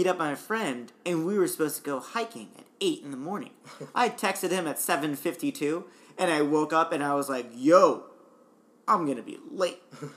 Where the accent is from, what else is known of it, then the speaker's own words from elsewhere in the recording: United States; I'm an American.